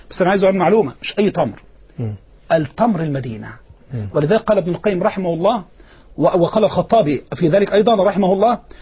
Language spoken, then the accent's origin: Arabic; Deim El Shalt, Dakahlia, Egypt; الندوة السنوية غدا في قريتي في ديم الشلت مركز ذكرنس دقهلية وبإذن الله يعني.